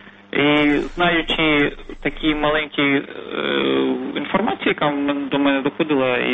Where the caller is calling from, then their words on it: Chernihiv Oblast, Ukraine; Чернігівщини.